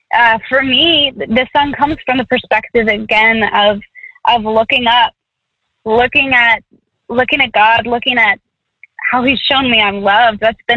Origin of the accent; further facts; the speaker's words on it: the South, United States; I'm from the South, y'all. I say things like y'all.